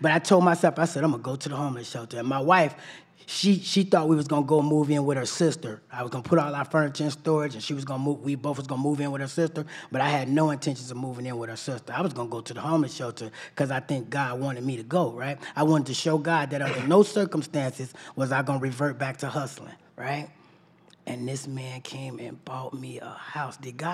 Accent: Chicago, Illinois, United States; He was a major drug dealer out of Detroit. I'm from Chicago.

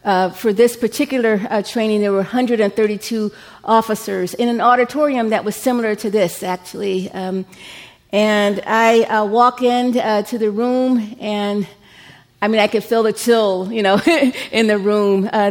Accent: Cleveland, Ohio, United States; born there; So I was born in Cleveland, Ohio.

